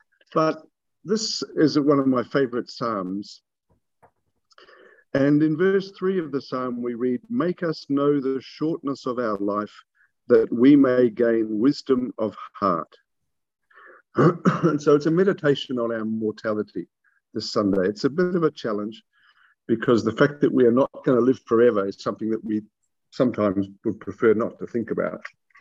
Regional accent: North Island, New Zealand; also born or lived in South Island; now in Perth, Australia; from Perth in Western Australia, although I'm a South Island born, North Island raised person.

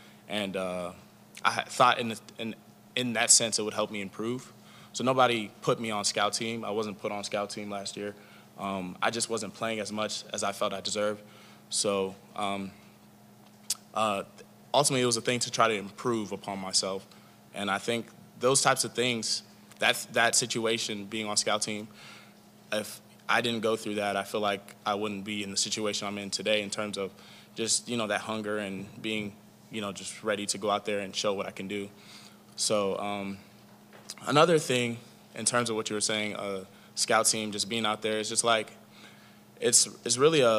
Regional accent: Alexandria, Virginia, United States; He's from Washington, D.C., and I'm from Virginia, Alexandria. So he's like 15 minutes from where I'm from.

